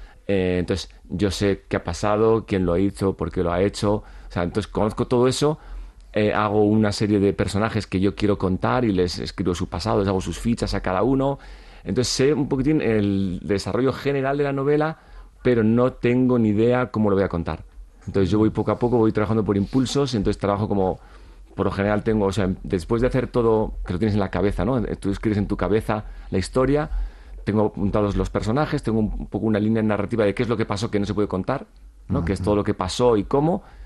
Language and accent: Spanish; Bilbao, Basque Country, Spain; yo empecé a ir como un bilbaíno más, que subíamos a esquiar